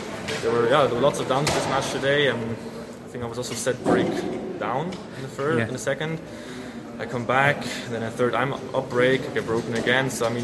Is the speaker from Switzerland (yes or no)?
yes; Switzerland; I grew up in Switzerland where we also have carpet in winter, so I'd say I'm used to playing on carpet.